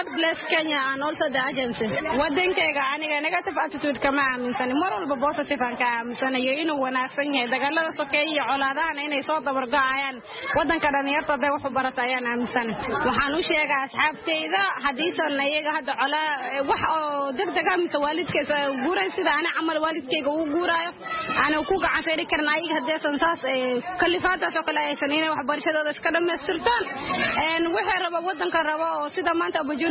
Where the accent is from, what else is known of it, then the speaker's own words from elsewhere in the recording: Mogadishu, Banaadir, Somalia; born there; Soomaaliya aan ku dhashay 1996, especially Muqdisho Bakaar aan ku dhashay.